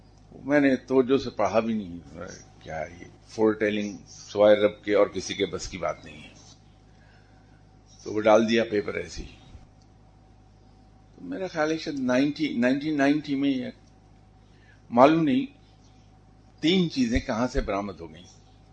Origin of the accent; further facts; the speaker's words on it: Jalandhar, Punjab, India; मैंने कहा जी मैं तो जालंधर का पंजाबी ढग्गा हूं।